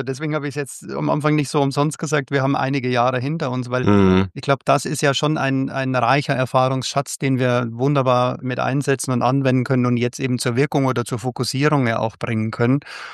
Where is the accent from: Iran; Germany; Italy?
Germany; Bavaria; ich komme aus Bayern, bin in Bayern geboren